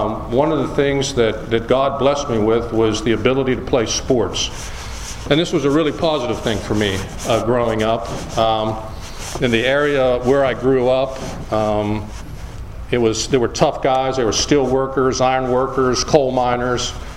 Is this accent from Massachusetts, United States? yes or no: no; Weirton, West Virginia, United States; So I was just going to talk a little bit about growing up in Weirton, being born in 57. This is really it's steel town.